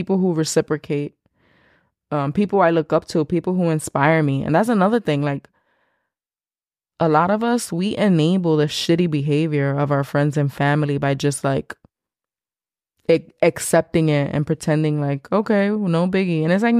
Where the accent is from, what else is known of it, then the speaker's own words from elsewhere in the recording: Bronx, New York, United States; I'm from New York. There's like a million Dominican restaurants, and like people know I'm Dominican and expect a certain type of food, and that could be intimidating because it's like I'm from the Bronx, and like my mom cooked a lot